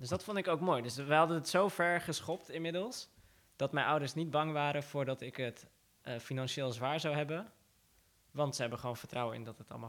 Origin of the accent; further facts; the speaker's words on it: Iraq; ik kom uit Irak, maar ik ben christelijk. Dus Mesopotamia, daar stammen wij af. Dus dan woon je in een islamitisch land, terwijl je zelf niet islamitisch bent.